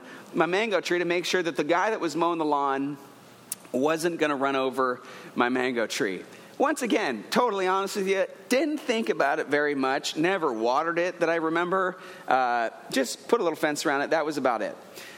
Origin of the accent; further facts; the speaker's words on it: Gabon; I grew up in Africa as a missionary kid, and so when I was in first through sixth grade, I went to a boarding school. It was in the jungles of Gabon, Africa, at a place called Bongolo.